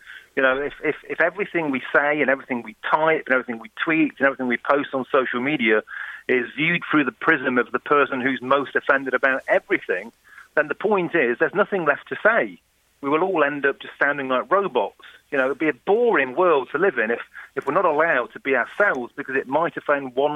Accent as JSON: {"language": "English", "town": "Nottingham", "region": "East Midlands", "country": "United Kingdom", "said": "I'm from Nottingham in the Midlands. We call women duck. We call men duck. It's a regional kind of colloquialism."}